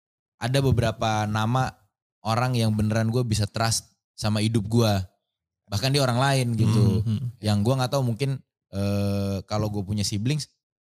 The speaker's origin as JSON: {"language": "Indonesian", "town": "Medan", "region": "North Sumatra", "country": "Indonesia", "tie": "born or raised there", "also_born_or_lived": "Bandung / Jatinangor", "moved": "as an adult", "lives_now": "Jakarta, Indonesia", "said": "Dari gue kuliah, gue berangkat ke Bandung. Kan gue asli Medan. Terus gue berangkat ke Bandung. Terus dari Bandung gue ke Jatinangor sih ya. Dari Jatinangor, empat kan gue. Terus gue kemari ke Jakarta."}